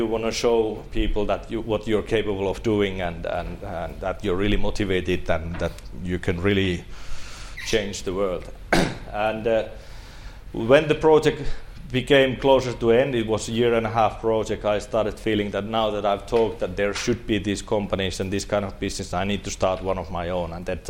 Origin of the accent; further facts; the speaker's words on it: Lapland, Finland; English is a second language; I'm originally from Lapland, and I studied in Coventry University business and marketing.